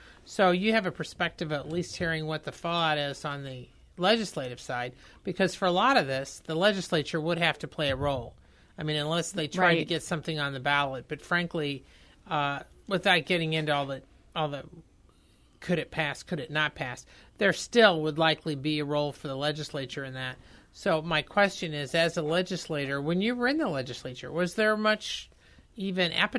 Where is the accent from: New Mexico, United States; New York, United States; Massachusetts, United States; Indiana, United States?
Indiana, United States; I'm from Indiana and actually know that situation pretty well.